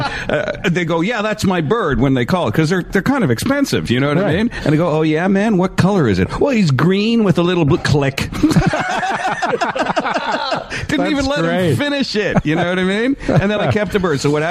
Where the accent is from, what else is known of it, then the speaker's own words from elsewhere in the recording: South Africa; born there; I was born in South Africa